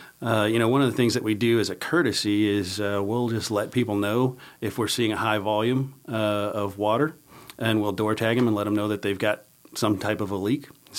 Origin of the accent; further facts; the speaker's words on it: Colorado, United States; Well, that coming and going of the snow actually reminds me a lot of Colorado. I grew up in Colorado.